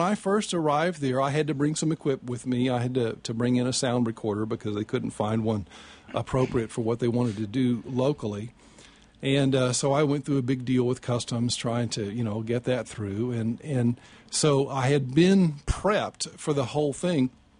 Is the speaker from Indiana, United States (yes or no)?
no; Texas, United States; I mean, I grew up in Texas, you know.